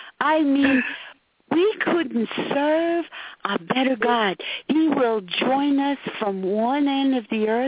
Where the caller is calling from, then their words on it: Mastic, New York, United States; I'm calling from Mastic, Long Island, New York.